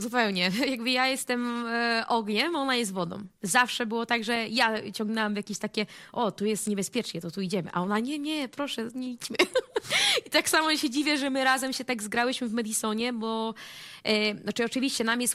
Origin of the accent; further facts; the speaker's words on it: Skarżysko-Kamienna, Świętokrzyskie Voivodeship, Poland; Gdzieś tam ja jestem właśnie ze Skarżyska, przyjechałam teraz dzisiaj z Gatki